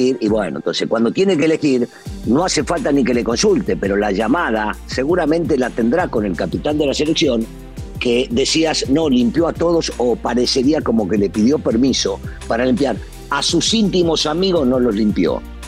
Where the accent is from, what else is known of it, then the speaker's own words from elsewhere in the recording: Argentina; en mi país, y hablo en la Argentina, cuando llegás